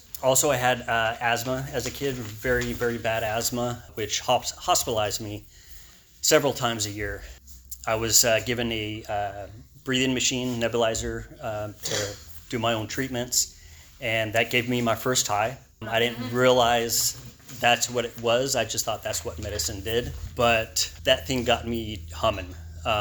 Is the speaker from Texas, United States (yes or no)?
no; Alpine, California, United States; also born or lived in San Diego; Like I said, I was born in San Diego. First few years of my life lived in Mission Hills, which is towards downtown. And then by the time I was four, we moved out to Alpine, kind of rural area